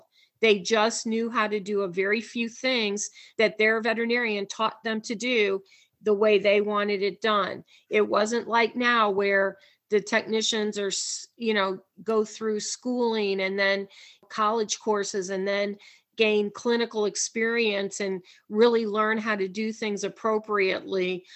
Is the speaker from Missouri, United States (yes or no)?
yes; Missouri, United States; I am originally from Missouri, and the whole state of Missouri had one technician school at that time.